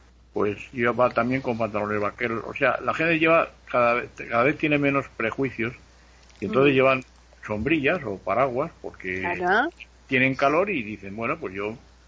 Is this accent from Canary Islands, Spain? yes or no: no; Madrid, Community of Madrid, Spain; estoy hablando de mi pueblo que es Madrid